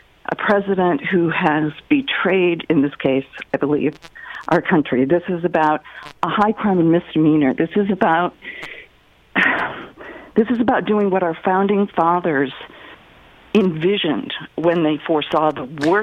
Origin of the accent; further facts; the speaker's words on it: Scottsdale, Arizona, United States; I grew up in Scottsdale. I met Barry Goldwater.